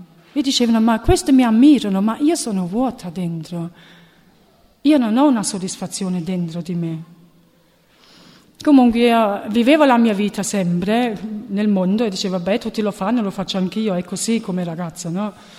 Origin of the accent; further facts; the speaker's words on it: Germany; Allora, io sono nata e cresciuta in Germania, però i miei genitori sono di Torre Annunziata, cioè di Napoli.